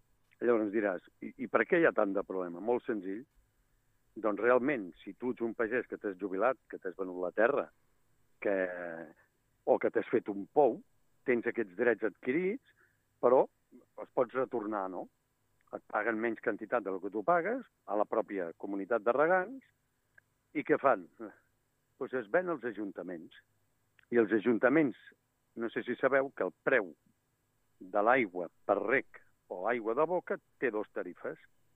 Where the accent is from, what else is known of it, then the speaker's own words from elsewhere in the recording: Reus, Catalonia, Spain; jo sóc de Reus i visc a Reus